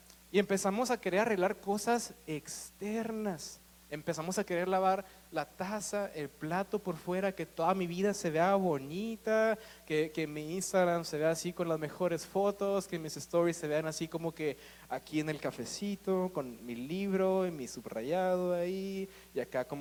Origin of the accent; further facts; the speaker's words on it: Mexico; como siento que a lo mejor como cultura mexicana, como que decimos